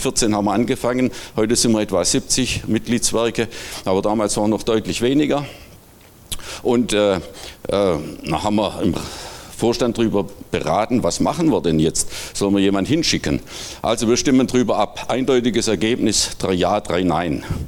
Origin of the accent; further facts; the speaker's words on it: Swabia, Germany; accent: Swabian; moved away as an adult; now in Saxony-Anhalt, Germany; meine Sprache hat mich längst verraten, ja. Ich komme ursprünglich aus Schwaben. Wir wohnen seit 1991 in Sachsen-Anhalt, sind also mit der Wende rübergekommen. Das ist ein angeborener Sprachfehler, den habe ich nie losbekommen.